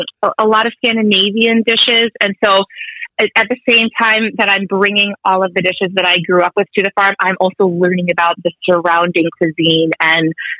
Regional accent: Glenview, Illinois, United States; my dad is Chinese. My mom is Jewish. I grew up in Glenview in the 90s.

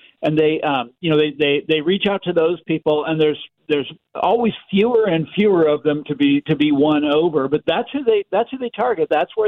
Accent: Kansas City, Missouri, United States; So I'm from Kansas City originally.

